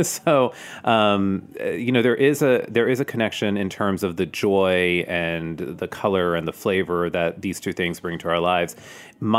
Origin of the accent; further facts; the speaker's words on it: Harrisburg, Pennsylvania, United States; I grew up outside of Harrisburg, Pennsylvania, in a 99% white, 99% Christian community.